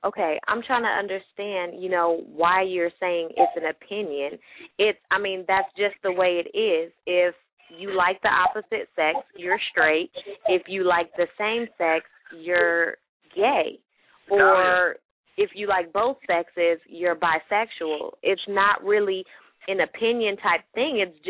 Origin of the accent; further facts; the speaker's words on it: San Francisco, California, United States; I'm from San Francisco, so I've seen